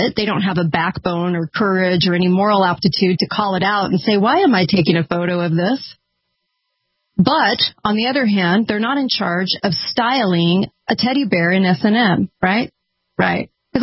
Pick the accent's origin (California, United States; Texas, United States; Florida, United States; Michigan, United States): California, United States; You get this type of stuff from California, which I'm from California, so I can make fun of California